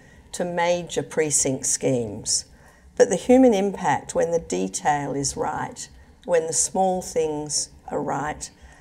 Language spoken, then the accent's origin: English; Adelaide, South Australia, Australia; growing up in Adelaide and graduating as I did from this university in 1976